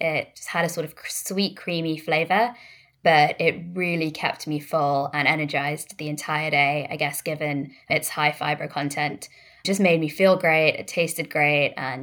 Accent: London, United Kingdom; So originally I'm from India. My parents are both Indian. I was born in London, studied out here. Most of my work experience has been in the UK. I did live in New York

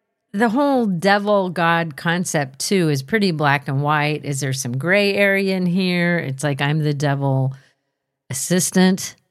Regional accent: Blackville, South Carolina, United States; I was born and raised in the Blackville / Healing Springs area of South Carolina, a place with deep roots in Native American history

